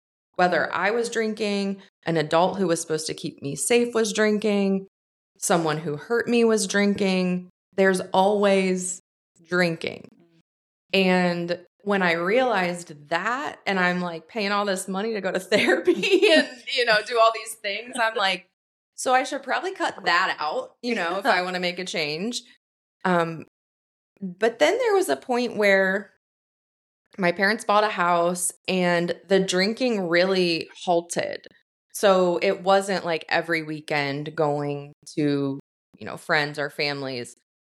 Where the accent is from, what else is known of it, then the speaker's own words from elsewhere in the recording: Columbus, Ohio, United States; So I grew up in the city. I grew up in Columbus in the Bottoms. We didn't move into the rural area until I graduated from high school.